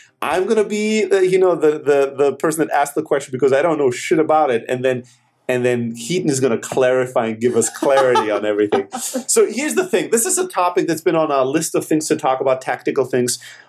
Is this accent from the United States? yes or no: no; Germany; You know, I grew up in Germany.